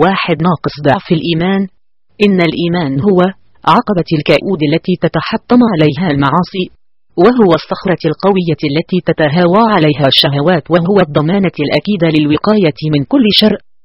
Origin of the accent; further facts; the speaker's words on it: Egypt; بل إن عندنا في مصر أمثال تحرض علي شرب المخدرات